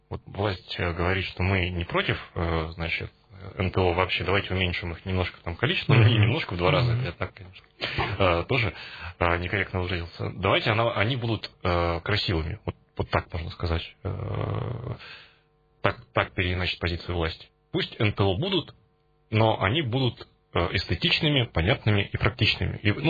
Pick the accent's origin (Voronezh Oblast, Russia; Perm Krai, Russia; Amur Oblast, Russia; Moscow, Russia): Perm Krai, Russia; Perm; А сфера влияния на принятие публичных решений у нас есть? У нас, пермяков.